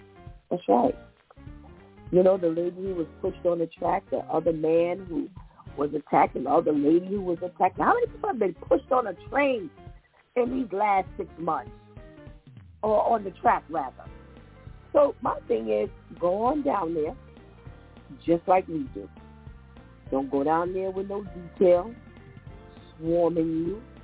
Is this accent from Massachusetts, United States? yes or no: no; New York City, New York, United States; as a New Yorker, native New Yorker, you know, I've spent all my life here.